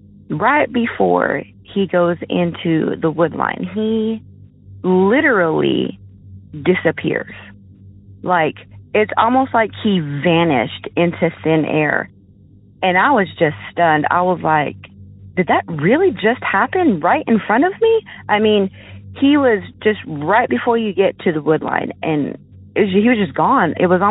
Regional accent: Tennessee, United States; I am from East Tennessee

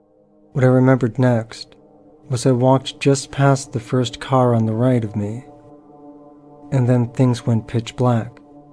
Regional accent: Calgary, Alberta, Canada; I'm from Calgary, Alberta. I've been around for 40 plus years.

